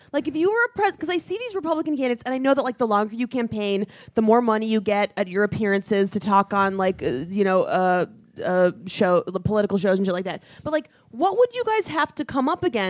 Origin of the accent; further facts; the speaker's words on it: Iowa, United States; I'm from Iowa.